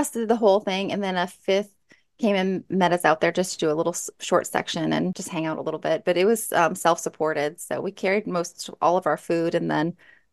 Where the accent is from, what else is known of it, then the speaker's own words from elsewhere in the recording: Michigan, United States; Well, I'm originally from Michigan, and so typically the mosquitoes really bother me